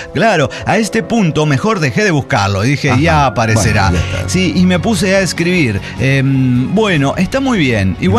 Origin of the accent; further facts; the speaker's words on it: Bolivia; now in Cusco, Peru; Soy de Bolivia, soy boliviano.